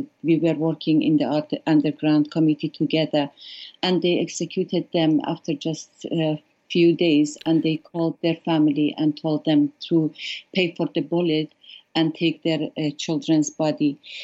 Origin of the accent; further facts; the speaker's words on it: Iran; The life as a Kurdish girl, of course, personally, I had a nice childhood within a nice family, and I was a very wanted child.